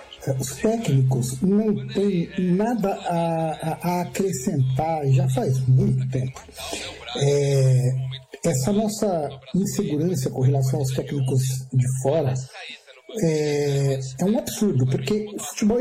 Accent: São Lourenço do Sul, Rio Grande do Sul, Brazil; sou de São Lourenço do Sul, Rio Grande do Sul

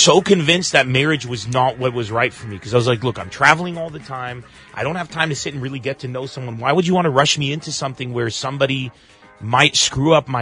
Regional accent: United States; That's, as an American myself, I totally get it.

